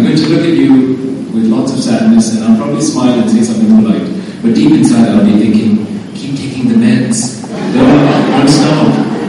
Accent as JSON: {"language": "English", "country": "Singapore", "tie": "born or raised there", "moved": "yes", "lives_now": "United Kingdom", "said": "I grew up in Singapore, and then I went to England. Well, no, to the UK. And I've lived there ever since."}